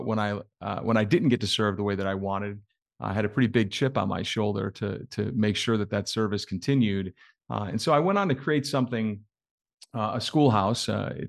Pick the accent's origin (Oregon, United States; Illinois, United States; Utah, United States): Illinois, United States; Chicago; So, well, first off, I'm born and raised in Chicago. And so if anyone's around the Midwest, I'd love to get to know you.